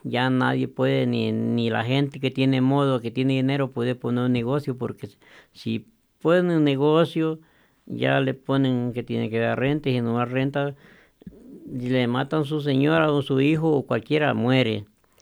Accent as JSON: {"language": "Spanish", "country": "El Salvador", "said": "de veras somos latinos y soy salvadoreño, pues"}